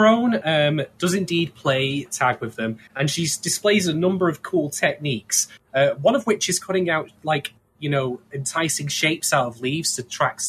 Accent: United Kingdom; I will say this, as a British man, like, when I saw that clock, all I could hear in my head was the countdown theme.

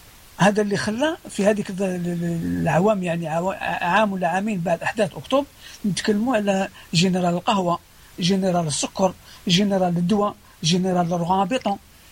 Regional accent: Algeria; لازم ناخدوها بالاعتبار احنا كجزائريين

